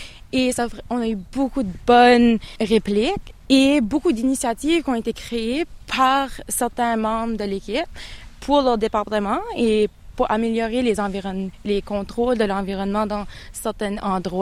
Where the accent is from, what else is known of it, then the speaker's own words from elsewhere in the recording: Canada; Je suis originaire du Canada